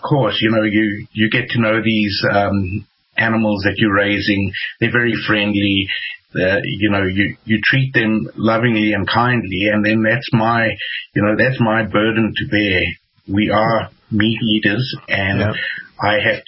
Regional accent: South Africa; growing up in South Africa and spending a lot of time in the bush, in the wilds there

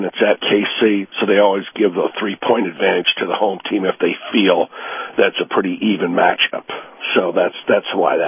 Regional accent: Florida, United States; I've been a Florida guy all my life, and I just love this part of Florida.

